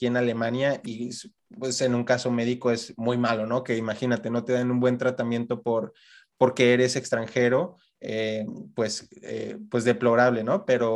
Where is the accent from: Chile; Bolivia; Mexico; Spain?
Mexico; moved away; Y luego me empieza a preguntar, oye, ¿y de dónde vienes? De México.